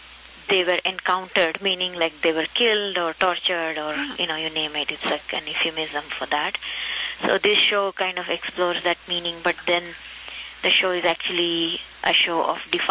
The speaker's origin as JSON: {"language": "English", "town": "Mysore", "region": "Karnataka", "country": "India", "tie": "born there", "said": "I mean, like I was born in Mysore, which is in South India, also."}